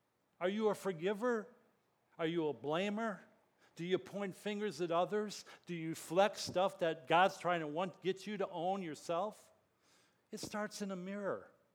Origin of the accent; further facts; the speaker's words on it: Detroit, Michigan, United States; I grew up in Detroit, Michigan. Except for 1 year, all my roommates in college were men of color.